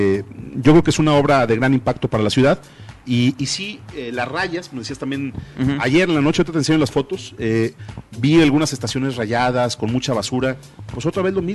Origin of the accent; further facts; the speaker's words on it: Guadalajara, Jalisco, Mexico; Yo soy tapatío antes que gobernador. Aquí vivo, aquí quiero seguir viviendo.